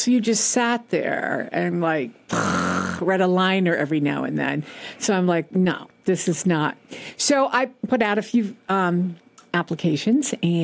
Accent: Shaftsbury, Vermont, United States; I'm from Shaftesbury, Vermont, just north of Bennington. So it was an hour, and it was closer to my family.

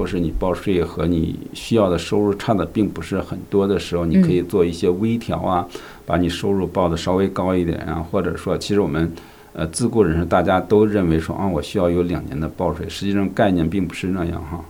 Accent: China; 对，我们中国人的话很少有人有好多 late payment

